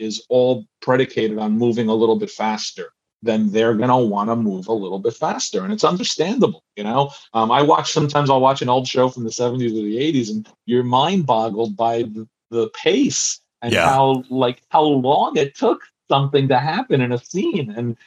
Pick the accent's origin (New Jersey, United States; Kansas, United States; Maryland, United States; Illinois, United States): New Jersey, United States; I'm from Jersey. We're going to know it.